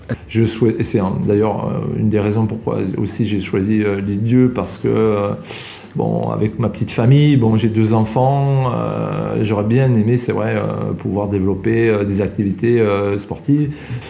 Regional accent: Auvergne-Rhône-Alpes, France; born there; also born or lived in Toulouse, France; Je viens de Toulouse, où j'y ai travaillé pendant 24 ans. Mais je ne suis pas originaire de Toulouse, je suis né en Auvergne.

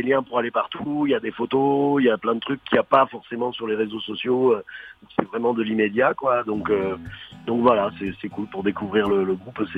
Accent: Pays de la Loire, France; Je suis natif de Vendée à la base, donc j'y allais quand j'étais gamin avec mes vieux.

